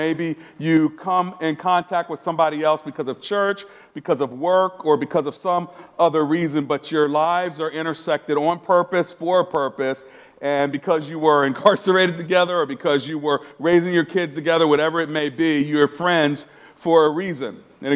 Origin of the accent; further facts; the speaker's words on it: Maryland, United States; and me coming from Prince George's County, Maryland, we didn't like the same heroes.